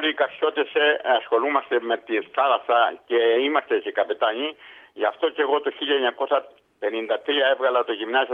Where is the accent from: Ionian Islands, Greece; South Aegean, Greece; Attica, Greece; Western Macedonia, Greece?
South Aegean, Greece; Agia Marina; είμαι από την Κάσο Κασιώτης, γεννήθηκα στην Αγία Μαρίνα της Κάσου.